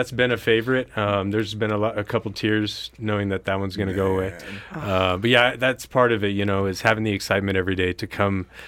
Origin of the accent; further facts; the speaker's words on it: New Mexico, United States; Right, so I come from New Mexico, and I'm a Filipino-American.